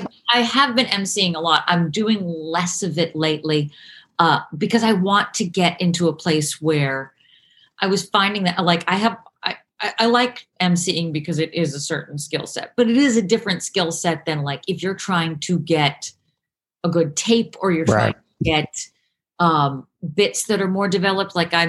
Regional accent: Boston, Massachusetts, United States; I grew up in Boston, but I did sketch and improv there.

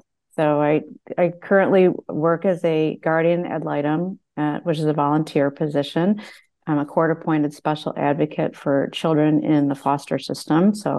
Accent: Michigan, United States; also born or lived in Detroit / Indiana / Chicago; now in Jacksonville, United States; I'm a Midwesterner at heart. I was born in Detroit, grew up in Michigan, went to school in Indiana, lived in Chicago for 12 years, and we are currently living in Jacksonville, Florida.

